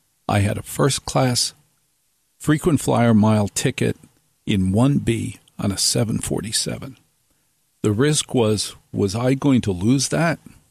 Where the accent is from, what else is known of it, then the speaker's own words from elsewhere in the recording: New Jersey, United States; I'm like a total jerk. I'm a guy from Jersey.